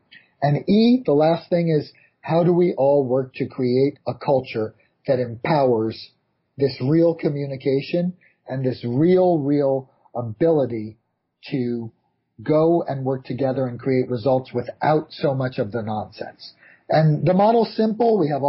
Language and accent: English; New York, United States; I'll run you through it as quickly as I can, as a New Yorker can.